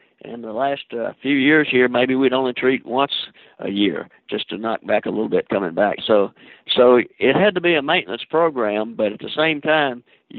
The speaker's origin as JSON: {"language": "English", "town": "Lewisburg", "region": "Tennessee", "country": "United States", "tie": "born or raised there", "said": "It was in Middle Tennessee. It was about 70 miles south of Nashville, and 20 miles south of Lewisburg, Tennessee, where I was born and where I went to high school."}